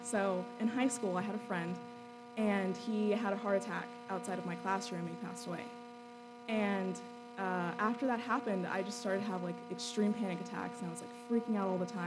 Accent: Las Vegas, Nevada, United States; So as Dr. Pack said … I'm from Las Vegas.

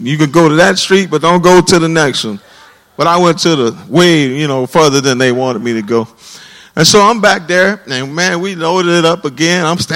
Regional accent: Scotlandville, Louisiana, United States; I grew up there in Scotlandville

